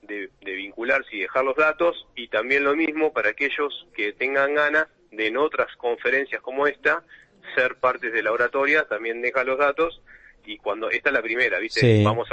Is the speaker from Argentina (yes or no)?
yes; La Plata, Buenos Aires Province, Argentina; somos todos platense acá